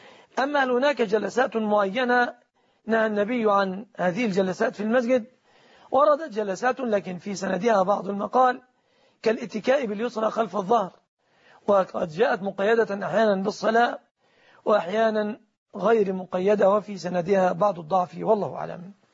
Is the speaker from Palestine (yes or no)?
no; Egypt; بلادنا مصر ليس هناك بنك